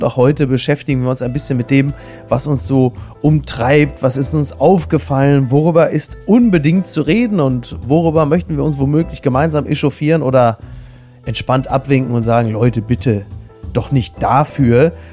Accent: Castrop-Rauxel, North Rhine-Westphalia, Germany; wie meine Heimat Castrop-Rauxel

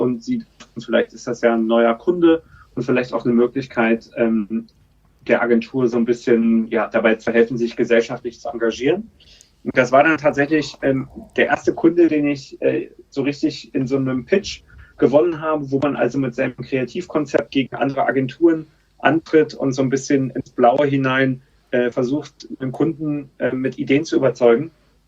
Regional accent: Berlin, Germany; moved away as an adult; now in London, United Kingdom; sitze aber in London, in England, wo wir unser Europa-Hauptquartier haben. Und ich bin ursprünglich aus Berlin, habe dort eine typische Berliner Jugend in den 20ern verlebt

